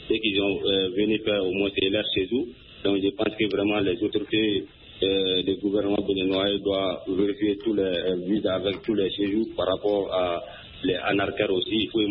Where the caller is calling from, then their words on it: Tounikini, Mali; Oui, oui, depuis dans mon village natal à Tounikini.